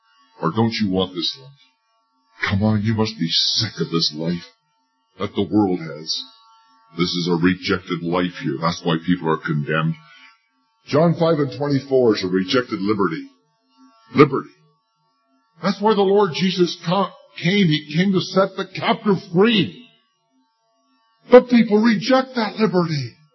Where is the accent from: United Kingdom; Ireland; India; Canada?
Canada; New Brunswick; I am from New Brunswick, way out on the eastern coast